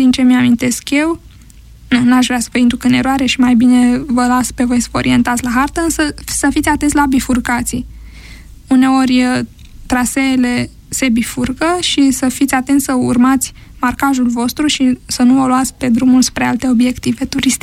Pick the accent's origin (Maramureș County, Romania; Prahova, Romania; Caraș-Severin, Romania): Prahova, Romania; tot pentru că eu sunt din Prahova de fel